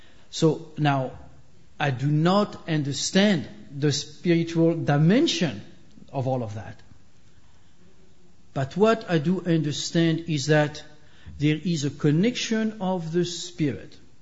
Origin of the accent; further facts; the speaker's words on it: France; English is a second language; I grew up in France. So if you do not understand when I'm speaking, you know I'm speaking in French.